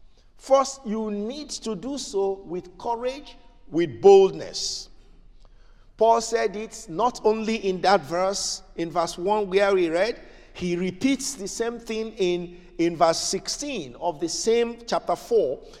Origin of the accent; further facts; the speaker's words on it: Nigeria; In my village, as a little boy growing up in Igbo land in Nigeria, we call them town criers.